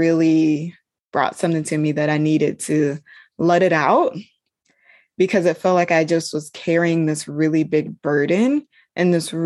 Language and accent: English; Georgia, United States; now in California, United States; I'm East Coast born and raised in Georgia. And so here I am on the other side of the nation alone